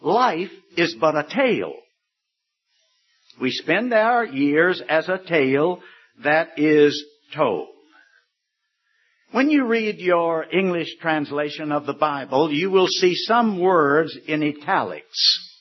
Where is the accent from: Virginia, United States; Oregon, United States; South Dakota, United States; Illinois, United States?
Virginia, United States; Richmond; I remember back in my hometown of Richmond, Virginia, I'm in my 70s now